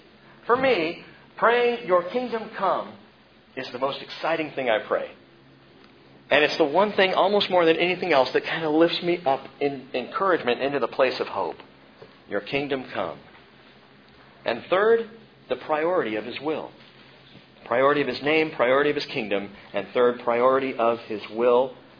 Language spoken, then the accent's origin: English; California, United States; also born or lived in Virginia; And even when we then moved from Virginia back to California, and I was back in my home country at the beach